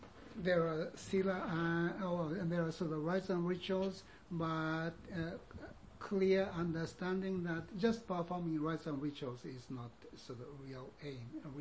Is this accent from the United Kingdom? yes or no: yes; England, United Kingdom; Because I have to use English. I'm English.